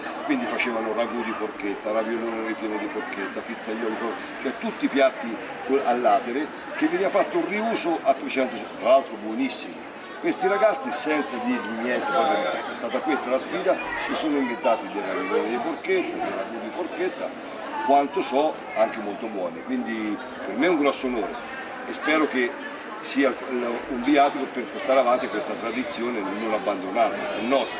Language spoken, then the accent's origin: Italian; Casalalta, Umbria, Italy; Tutto nasce dal mio paesino, che è Casalalta, dove io sono il quarto di una generazione di porchettai, ha iniziato mio bisnonno.